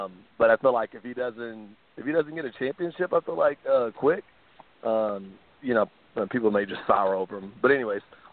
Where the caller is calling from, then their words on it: Anaheim, California, United States; The area code is from Texas, but I live in Anaheim.